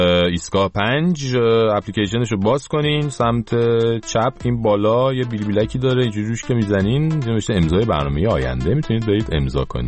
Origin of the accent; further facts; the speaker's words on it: Iran; همه ماهایی که تو ایران بزرگ شدیم حال هوای این دسته‌ها و اون شبایی که تو محلات شهرها و روستاهای ایران میسازن درک کردیم